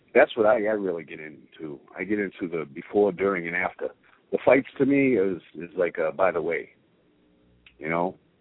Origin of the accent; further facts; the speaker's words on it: Brockton, Massachusetts, United States; We're all from, I'm from the inner city. I'm from Brockton, Mass.